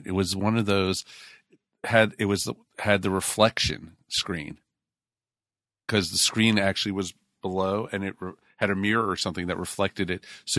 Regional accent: Gaithersburg, Maryland, United States; I remember in the town I grew up in Gaithersburg, they opened a video arcade right down the street from the junior high that I went to.

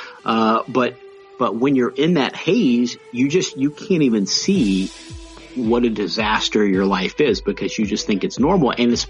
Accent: Louisville, Kentucky, United States; I grew up in Louisville, Kentucky, and spent a lot of time on my grandparents' farm in the summers.

